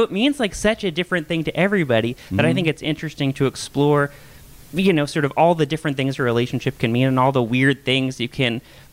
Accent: West Coast, United States; also born or lived in Netherlands; I grew up on the West Coast, and my wife and I lived there for a while. We lived in Amsterdam in the Netherlands.

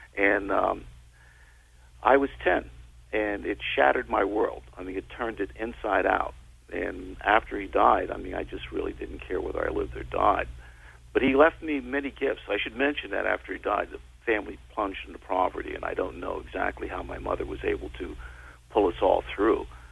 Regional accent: Bronx, New York, United States; I grew up in the Bronx, New York.

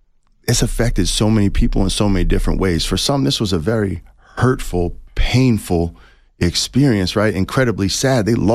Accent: East Coast, United States; You know, I am from the East Coast, so I don't mean this to be a play on words

